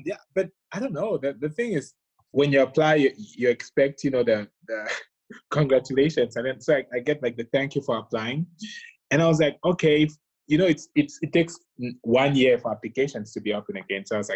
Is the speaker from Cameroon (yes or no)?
yes; Cameroon; moved away as an adult; also born or lived in United States / Italy; Yeah, I was born in Cameroon, and I did most of my education there.